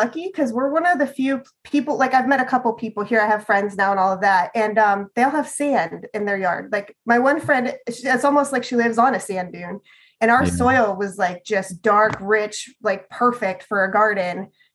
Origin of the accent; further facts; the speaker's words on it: Pennsylvania, United States; Well, I mean, I grew up in Pennsylvania, up in Northwest Pennsylvania. You know, I was pretty poor growing up.